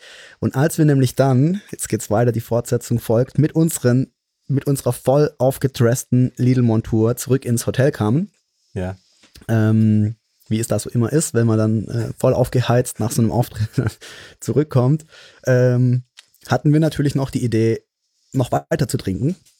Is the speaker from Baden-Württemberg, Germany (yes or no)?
yes; Mannheim, Baden-Württemberg, Germany; hier in meiner Heimatstadt in Mannheim